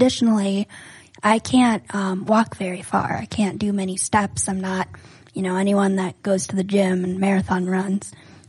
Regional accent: Minneapolis, Minnesota, United States; Born and raised in Northeast Minneapolis.

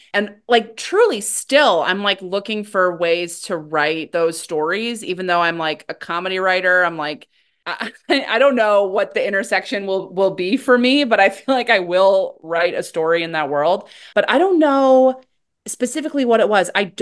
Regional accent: Minnesota, United States; And then because I grew up in Minnesota, we took little trips to see the places mentioned in the books.

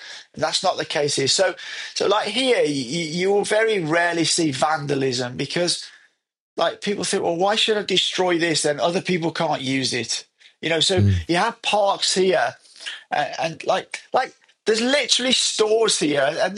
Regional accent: England, United Kingdom; now in China; And actually, when they know I'm English, they want to practice their English with me.

